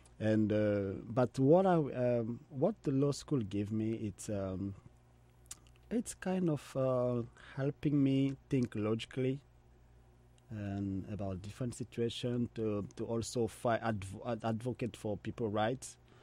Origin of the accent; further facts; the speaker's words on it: Kinshasa, DR Congo; I am from Kinshasa